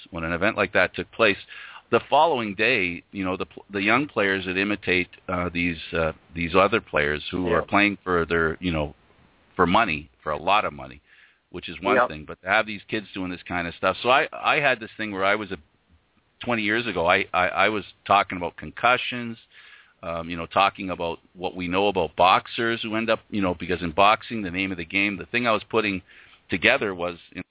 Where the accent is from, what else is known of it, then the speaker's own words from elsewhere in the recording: Canada; of course I am Canadian. I was born here. I spend a lot of time in a winter climate.